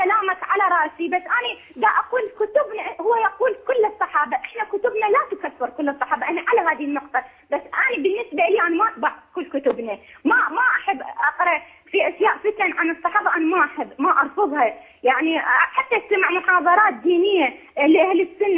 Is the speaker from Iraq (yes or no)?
yes; Baghdad, Baghdad Governorate, Iraq; أنا من بغداد، بس منطقة الزعفرانية والله أنا ما شايفة يعني منطقة بعيدة، يعني هي في وسط بغداد.